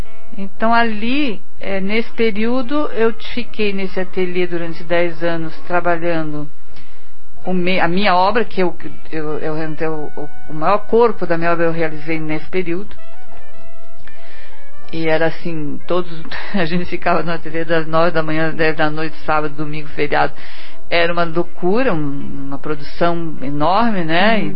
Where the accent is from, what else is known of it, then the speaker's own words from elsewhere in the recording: Curitiba, Paraná, Brazil; eu sou aqui de Curitiba, eu sou aqui de Curitiba, eu sou lá de Curitiba, que eles não sabiam nem onde ficava.